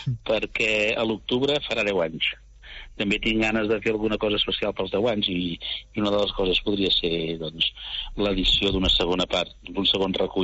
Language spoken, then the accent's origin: Catalan; Mataró, Catalonia, Spain; Vull dir que jo recordo de petit a Mataró